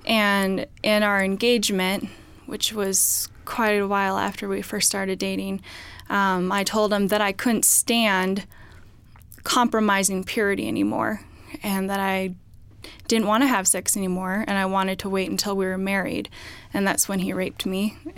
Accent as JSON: {"language": "English", "country": "Philippines", "tie": "born there", "said": "I grew up in a Assemblies of God pastor home. I was adopted from the Philippines."}